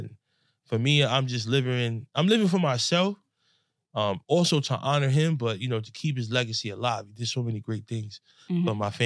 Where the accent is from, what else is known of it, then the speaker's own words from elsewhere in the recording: Bronx, New York, United States; I'm coming from the Bronx. Mm-hmm. I'm the majority over there. Like, everything is black and brown where I'm from.